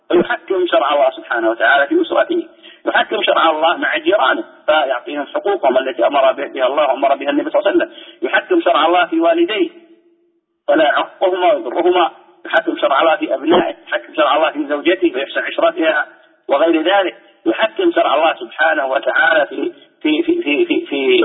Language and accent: Arabic; Saudi Arabia; عندنا في السعودية